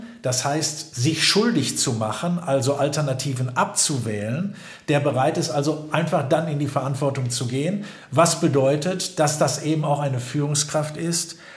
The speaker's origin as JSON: {"language": "German", "town": "Essen", "region": "North Rhine-Westphalia", "country": "Germany", "tie": "born or raised there", "said": "In meiner alten Heimatstadt Essen gibt es das auch."}